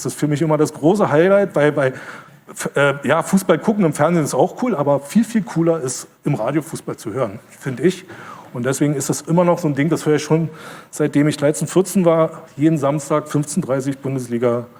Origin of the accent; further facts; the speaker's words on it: Berlin, Germany; Also ich war früher in der DDR auch glücklich. Ich bin Berliner Kind, Ostberliner Kind. Ich war glücklich, dass ich in Berlin gewohnt habe